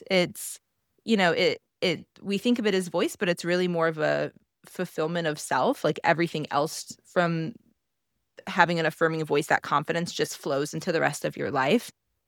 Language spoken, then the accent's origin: English; Midwest, United States; moved away as an adult; now in San Francisco, United States; I grew up in the Midwest. Moved out to San Francisco for grad school about 12 years ago now